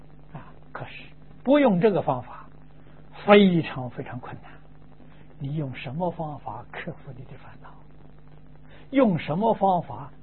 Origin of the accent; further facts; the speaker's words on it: China; 就是我们中国人讲的速成啊